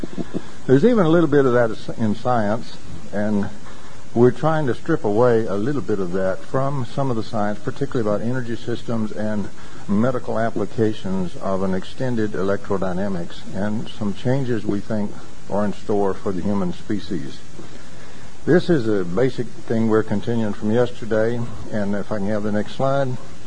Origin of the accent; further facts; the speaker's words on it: Louisiana, United States; I'm a Yankee. I'm from North Louisiana.